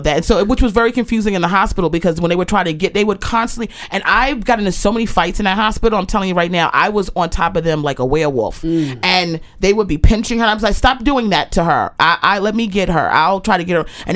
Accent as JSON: {"language": "English", "region": "Maryland", "country": "United States", "tie": "born or raised there", "said": "I'm born and raised in Maryland, never heard burger cookie."}